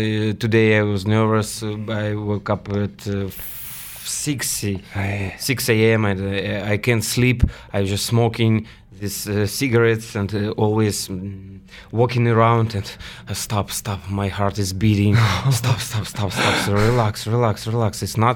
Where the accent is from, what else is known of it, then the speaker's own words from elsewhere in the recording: Ukraine; English is a second language; from Ukraine.